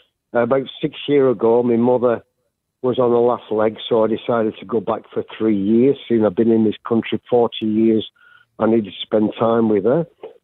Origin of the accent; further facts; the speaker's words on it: England, United Kingdom; now in Melbourne, Australia; I'm English. I'm used to this cold.